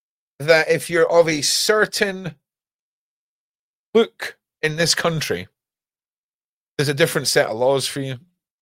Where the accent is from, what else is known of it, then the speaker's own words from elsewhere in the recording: Scotland, United Kingdom; where are you from? UK, score it out, write Scotland. Right? But if you think you're going to swan in and start bullying the bully that's been bullying my country for hundreds of years